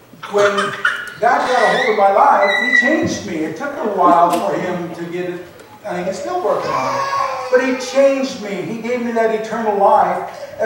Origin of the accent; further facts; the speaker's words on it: Oregon, United States; my testimony is that I was just a farm kid growing up in Oregon. And what good comes out of Oregon?